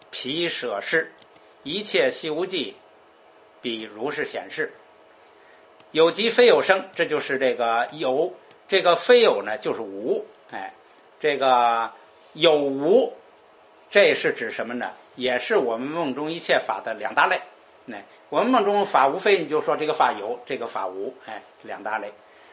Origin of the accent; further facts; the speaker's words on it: China; 像我们中国人呢，这个就是这个叫什么？